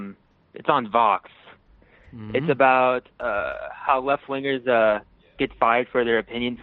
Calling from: San Diego, California, United States; from San Diego.

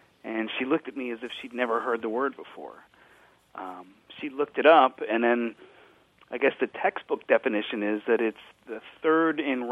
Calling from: San Diego, California, United States; I'm calling from San Diego.

